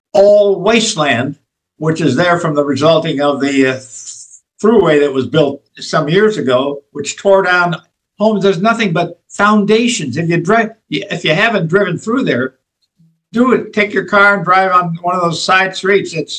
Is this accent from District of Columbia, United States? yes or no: no; Lorain, Ohio, United States; I was born in the North, and in fact, I lived in Lorain, Ohio. I'm a very old person.